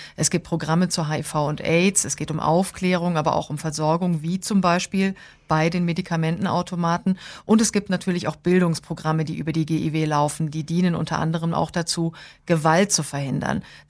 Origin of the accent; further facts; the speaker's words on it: Germany; moved away as an adult; now in Johannesburg, South Africa; da muss man sich dran gewöhnen, wenn man als Deutscher dann hierher zieht